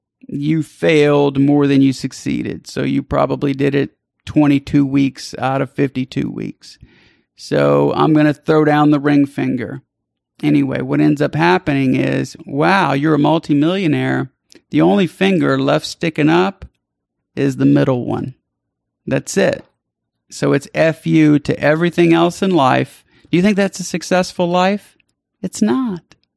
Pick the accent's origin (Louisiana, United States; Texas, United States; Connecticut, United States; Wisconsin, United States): Louisiana, United States; I'm from South Louisiana.